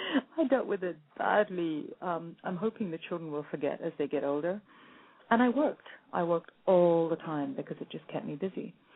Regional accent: India; Now, I'm Indian, and that never occurred to me.

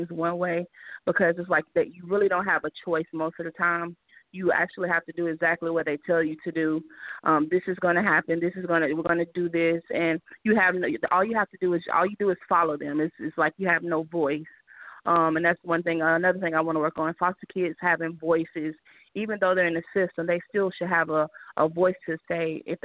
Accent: Town Creek, Alabama, United States; also born or lived in Decatur; now in Atlanta, United States; I'm actually from Decatur, Alabama, but I grew up in Town Creek from the ages 2 to I went to college. I'm now 36 years old, and I now reside in Atlanta, Georgia.

